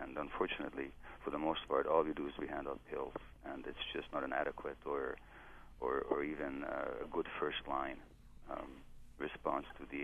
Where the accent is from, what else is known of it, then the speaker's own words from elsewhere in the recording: Canada; in the United States, I'm Canadian